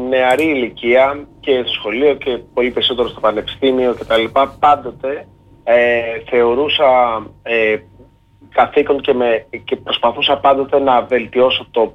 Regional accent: Athens, Attica, Greece; moved away as an adult; now in Amherst, United States; Εγώ γεννήθηκα και μεγάλωσα στην Αθήνα, αλλά η καταγωγή μου είναι από το Οροπέδιο Λαστείου Κρήτης, συγκεκριμένα από το Καραμινάκι. Και τα τελευταία 7-7,5 χρόνια βρίσκομαι στην Αμερική

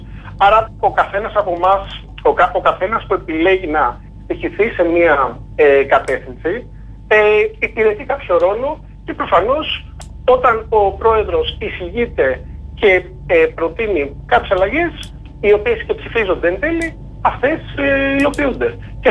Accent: Crete, Greece; now in United States; την ιδιαίτερη πατρίδα μου, την Κρήτη, έτσι, το Λασίθι

